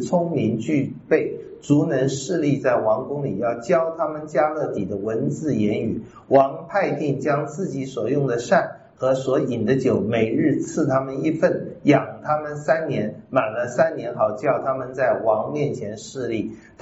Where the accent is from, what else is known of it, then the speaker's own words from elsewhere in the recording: Taiwan; 我们台湾人是很想赚你的钱的